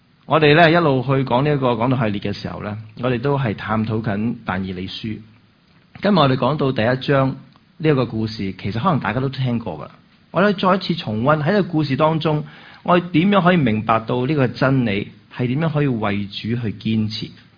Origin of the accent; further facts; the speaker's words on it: China; now in Pleasanton, United States; 今日你喺美国生活，大家都喺美国生活系咪？Pleasanton。咁我哋都好多时保存我哋中国人嘅文化㗎啦。